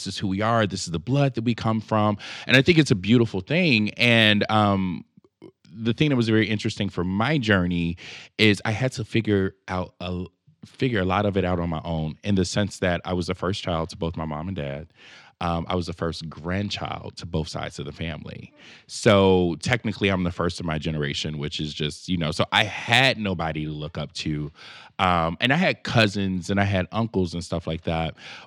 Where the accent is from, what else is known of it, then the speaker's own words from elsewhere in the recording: Chicago, Illinois, United States; I almost feel a responsibility to represent when I say that I'm from Chicago, especially the South Side of Chicago.